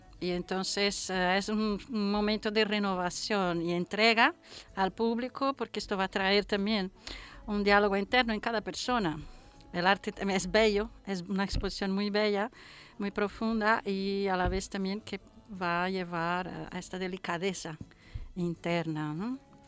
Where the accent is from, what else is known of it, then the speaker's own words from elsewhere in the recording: Formentera, Balearic Islands, Spain; also born or lived in Brazil; Y yo soy brasileña española, es mi doble nacional, soy formenterenca en este sentido.